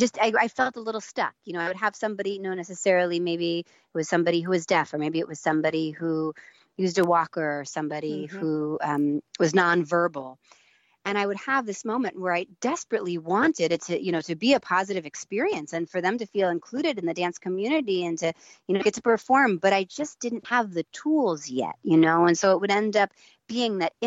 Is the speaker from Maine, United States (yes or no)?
yes; Maine, United States; finally come home to my home state, you know, my home state of Maine, where I'm from.